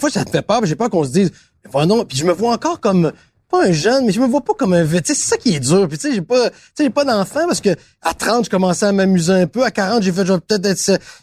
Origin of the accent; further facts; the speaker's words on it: Quebec City, Quebec, Canada; Tu sais, Québec. Moi, j'étais de Québec.